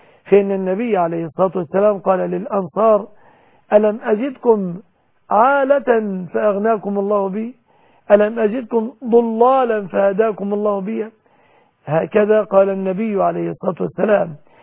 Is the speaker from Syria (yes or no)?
no; Egypt